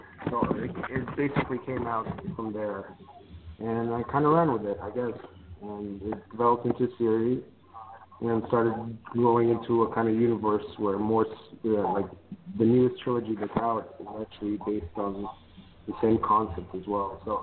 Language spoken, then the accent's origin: English; Connecticut, United States; I mean, I grew up in Connecticut, so, you know, you're always surrounded by all this horror and all these, you know, witchcraft and all these legends and myths and stuff like that.